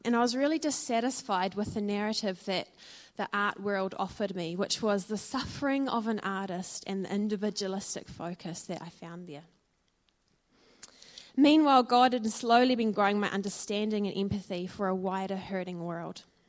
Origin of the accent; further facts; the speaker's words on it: Dunedin, Otago, New Zealand; I'm Kiwi born and I grew up in Dunedin.